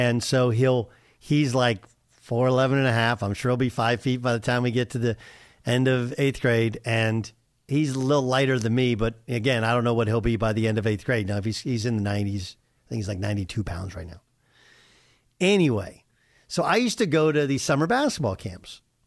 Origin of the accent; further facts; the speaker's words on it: California, United States; We grew up in Orange County. Okay. They're hardcore here.